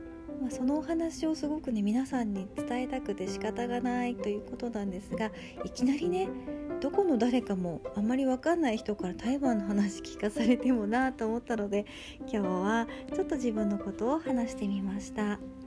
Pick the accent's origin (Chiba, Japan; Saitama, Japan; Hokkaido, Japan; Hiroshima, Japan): Hokkaido, Japan; Sapporo; 生まれも育ちも、北海道は札幌市です。